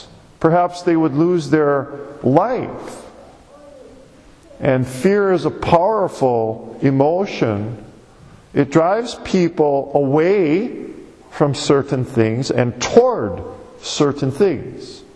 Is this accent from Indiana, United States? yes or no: no; Wisconsin, United States; I grew up in Wisconsin, and we would average probably 70, 80 inches of snow a year